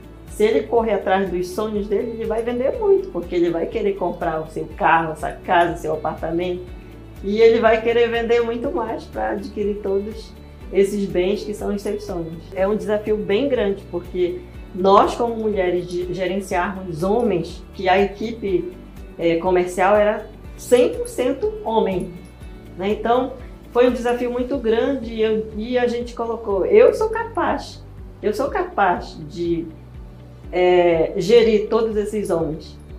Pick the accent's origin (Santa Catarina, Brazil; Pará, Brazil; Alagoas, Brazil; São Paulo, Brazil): Pará, Brazil; Monte Alegre; now in Santarém, Brazil; sou montealegrense, pintacuia, vim de Monte Alegre para Santarém com 16 anos, né? Então tem quase mais de 30 anos aí. Morei aqui